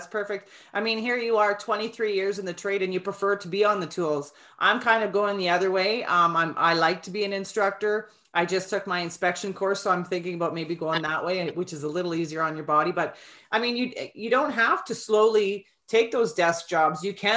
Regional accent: Alberta, Canada; We're both from Alberta.

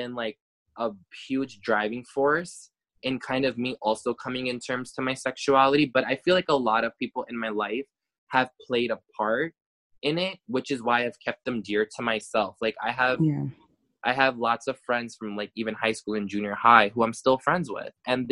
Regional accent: New York, United States; I am Punjabi in my roots, but I'm born and raised in New York, which is in America.

